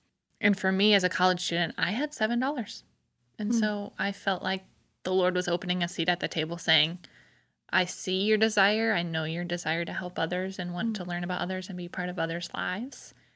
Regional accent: St. Joseph, Michigan, United States; So I'm from Michigan, St. Joseph, Michigan, which is in the southwest corner of the state, right on the lake.

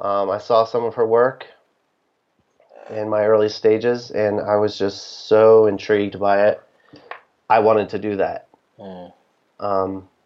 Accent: Ohio, United States; born there; also born or lived in Maine / Maryland / West Virginia / Colorado; I was born in Ohio, lived in Maine, lived in Maryland. Just recently we lived in West Virginia. Like I said, I lived in Colorado. So I've never really had a home per se, a place that I can call home

